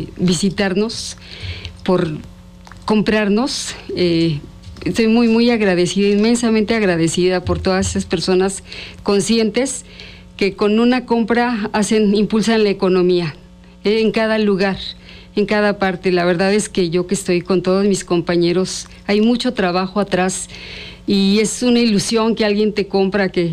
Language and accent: Spanish; Zacatlán de las Manzanas, Puebla, Mexico; Yo soy de Zacatlán de las Manzanas, voy a llevar esta semana, la siguiente, manzanas en latonas y padrísimas.